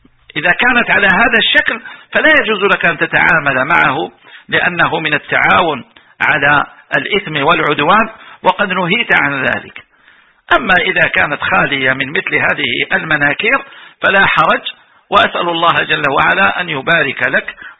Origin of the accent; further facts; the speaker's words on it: Algeria; وهذا لا أدري إذا كان موجود عندنا في الجزائر أو لا